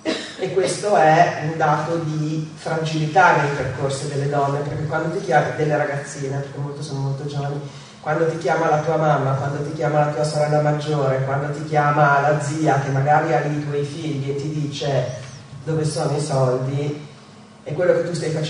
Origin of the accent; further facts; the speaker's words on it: Milan, Lombardy, Italy; io sono del Giambellino.